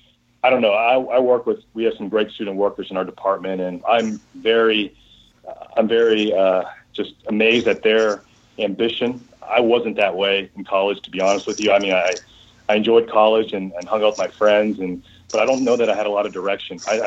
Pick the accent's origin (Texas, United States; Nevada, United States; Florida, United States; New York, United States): Texas, United States; Houston; And, you know, I'm from Houston, and, you know, my then fiance, now my wife, was in Houston.